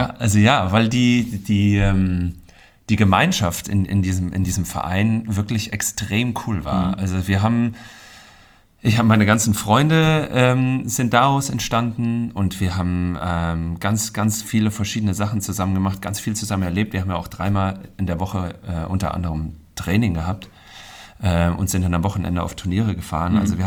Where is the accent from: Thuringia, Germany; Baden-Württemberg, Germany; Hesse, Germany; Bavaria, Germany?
Hesse, Germany; Künzell; Und früher in Künzell bin ich aufgewachsen